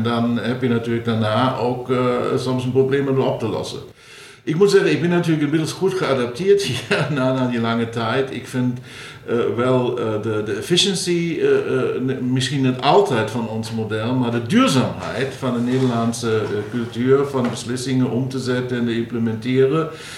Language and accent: Dutch; Saarland, Germany; Dutch is a second language; moved away as an adult; now in Maastricht, Netherlands; Ja, ik ben opgegroeid aan de Franse grens in het Saarland.